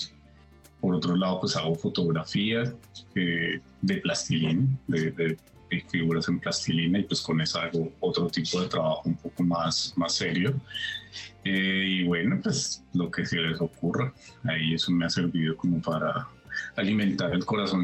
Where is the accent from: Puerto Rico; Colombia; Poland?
Colombia; Bogotá; also born or lived in United States; yo soy bogotano, pues que escuchaba curiosamente... Donde empecé a escuchar mucho más radio fue en Estados Unidos. O sea, yo vivía en Estados Unidos, viví 7 años